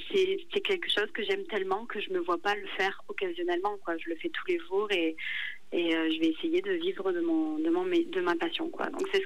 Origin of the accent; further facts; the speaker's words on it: Southern France, France; Ben, donc moi, je suis pas du tout de la région, par contre. Je suis originaire du sud de la France.